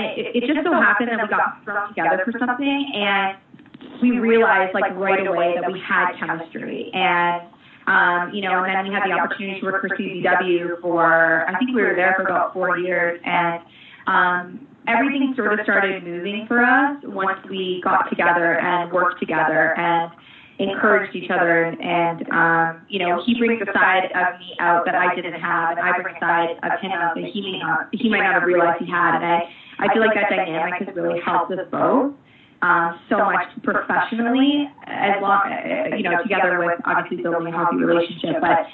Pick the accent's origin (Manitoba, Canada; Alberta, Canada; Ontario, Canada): Ontario, Canada; Toronto; So to be able to do it in Toronto and have my friends and family and everybody come watch would be so cool.